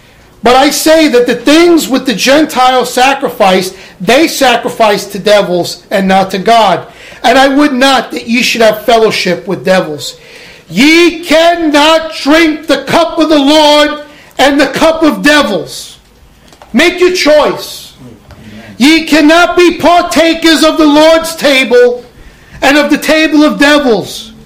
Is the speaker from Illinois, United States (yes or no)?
no; Brooklyn, New York, United States; accent: Brooklyn; Even with my Brooklyn accent, I was able to pronounce that.